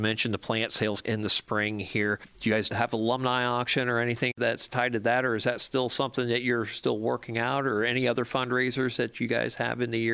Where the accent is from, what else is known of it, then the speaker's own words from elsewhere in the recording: Effingham, United States; I know I came from Effingham originally